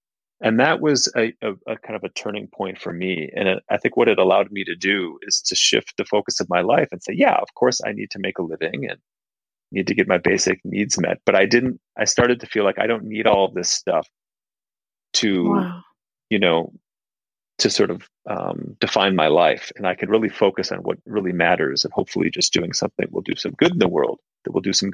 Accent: Minneapolis, Minnesota, United States; I grew up in Minneapolis in the Midwest, you know, the middle class family.

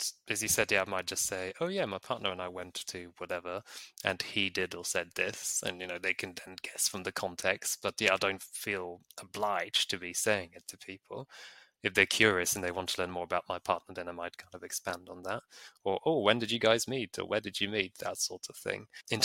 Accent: Bulgaria; So, you know, I come from Bulgaria, where people still hold, quite a few people still hold a very sort of homophobic, you know, racist, sexist sort of views

